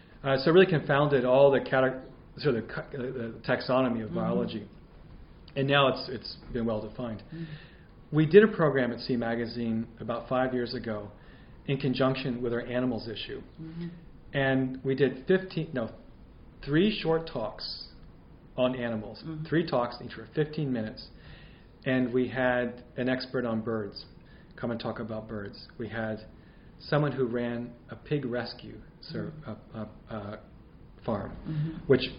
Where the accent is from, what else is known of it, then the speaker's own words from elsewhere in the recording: Nova Scotia, Canada; when I was growing up in Cape Breton